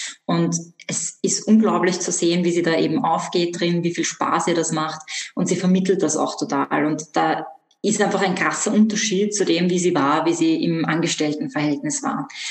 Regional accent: Vienna, Austria; Genau, also ich komme aus Wien. Ich bin auch in Wien aufgewachsen.

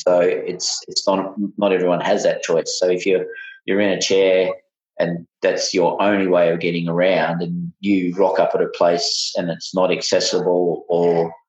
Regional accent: Adelaide, South Australia, Australia; born there; now in Brisbane, Australia; Not originally. I was born in Adelaide. Many years ago. My dad was in the army, so we moved around a lot.

